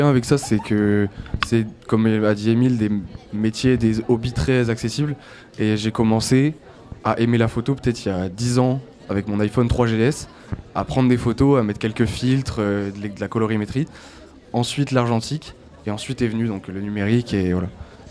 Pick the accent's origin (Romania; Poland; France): France; Brest, Brittany; Moi, je viens de Brest